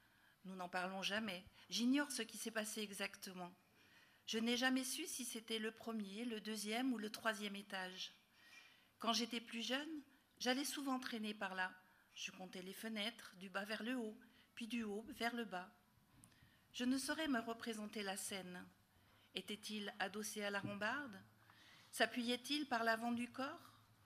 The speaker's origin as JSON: {"language": "French", "region": "Grand Est", "country": "France", "tie": "born or raised there", "said": "C'était un jour de 1977 dans la ville où j'ai grandi, en Alsace."}